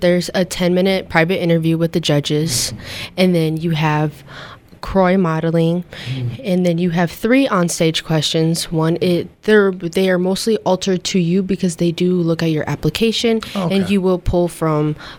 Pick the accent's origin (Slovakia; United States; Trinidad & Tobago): Slovakia; Trenčín Region; So I come from the Trenčín region of Czechoslovakia or Czech Republic